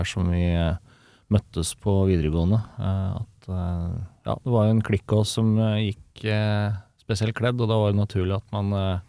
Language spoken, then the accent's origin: Norwegian; Nannestad, Akershus, Norway; Nei, jeg kommer fra Nannestad, ja.